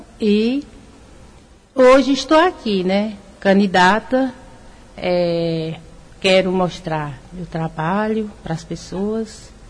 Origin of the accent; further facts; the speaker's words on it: Araripina, Pernambuco, Brazil; eu sou de Araripina, nasci aqui, minha família também é de Araripina, meus pais. Casei, constituí família.